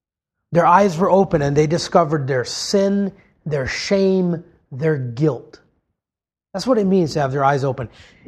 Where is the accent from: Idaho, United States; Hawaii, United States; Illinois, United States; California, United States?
Hawaii, United States; I grew up in Hawaii. There's banana leaves. I would have picked fig leaves.